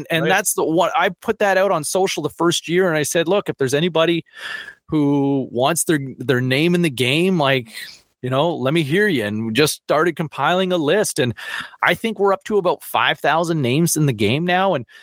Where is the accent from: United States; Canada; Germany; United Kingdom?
Canada; as a Canadian